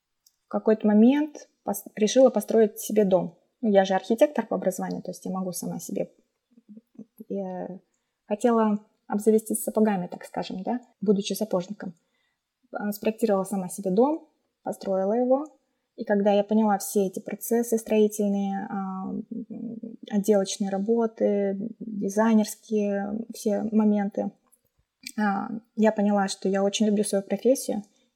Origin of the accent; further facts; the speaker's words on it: Elista, Kalmykia, Russia; Да, я родилась и выросла в Элисте. Лишь только на период получения высшего образования я уезжала из Калмыкии.